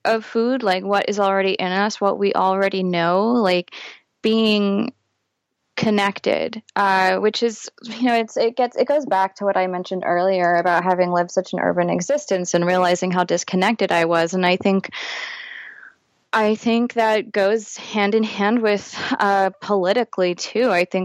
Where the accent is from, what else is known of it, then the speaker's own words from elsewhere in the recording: Houston, Texas, United States; also born or lived in Philadelphia / New York City; I grew up in Houston. I moved to Philadelphia and then New York City. At least those are the cities I spent the bulk of my youth and early 20s in.